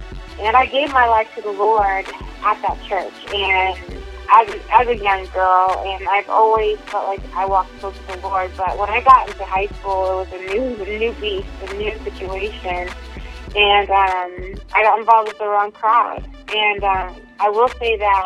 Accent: California, United States; also born or lived in New York; Well, I was born in Nueva York, which is New York, and my father was in the military, so we moved to California. So I was practically raised in California

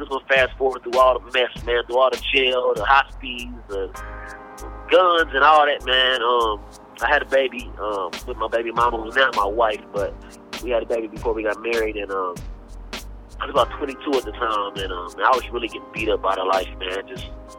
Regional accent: Kansas City, United States; Yo, yeah, I'm from Kansas City, man, not Oklahoma City.

